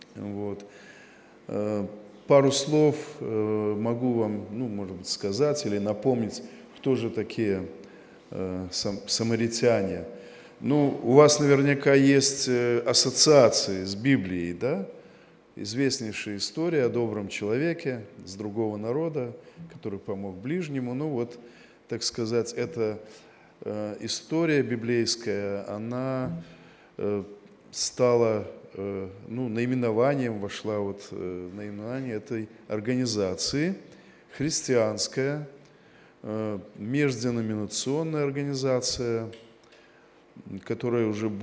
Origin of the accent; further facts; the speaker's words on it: Minsk, Belarus; Я из Минска, из Белоруссии, из Церкви Христовой.